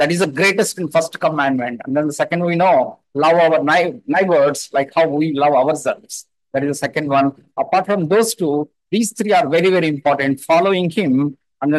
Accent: India; first language Telugu; English is a second language; Even I was referring my mother tongue Telugu Bible.

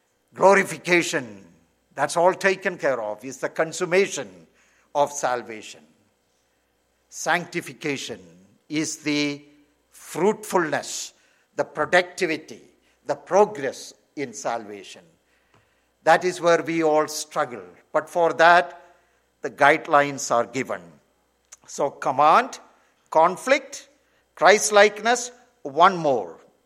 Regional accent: India; Even in India, I always liked, growing up in India, I always liked the fruit juices.

